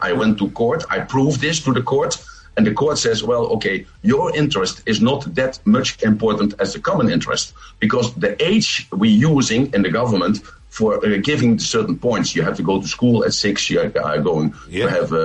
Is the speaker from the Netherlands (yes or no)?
yes; Netherlands; now in Thailand; I'm from Holland, from the Netherlands, but I'm living in Thailand with my babies.